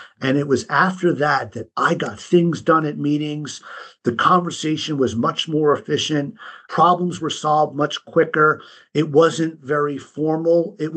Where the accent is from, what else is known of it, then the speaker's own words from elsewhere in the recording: United States; Unfortunately, as an American, because we're America, most people that own passports, all they go to are the Caribbean and maybe Mexico, right?